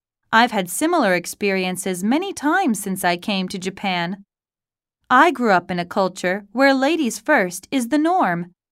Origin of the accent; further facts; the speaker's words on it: London, United Kingdom; But I felt happy because it reminded me of my hometown, Londo